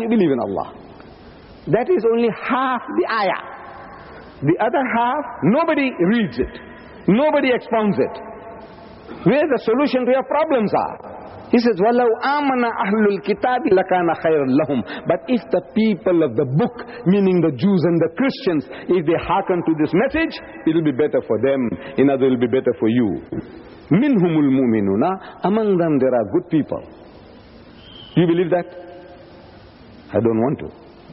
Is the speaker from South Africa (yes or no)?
yes; South Africa; I said, look, I'm a South African.